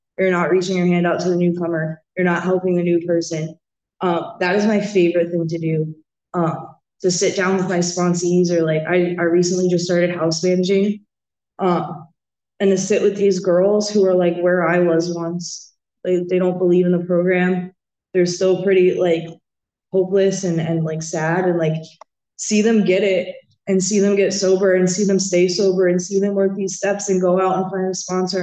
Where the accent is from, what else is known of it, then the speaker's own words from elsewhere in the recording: New Jersey, United States; I'm from Jersey. I grew up in Jersey, one of five kids.